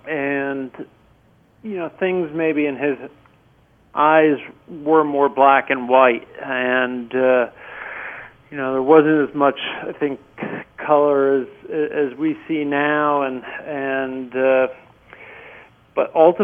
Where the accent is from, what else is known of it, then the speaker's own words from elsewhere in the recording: New Jersey, United States; moved away; born and raised in New Jersey, and all of my family and everybody was up there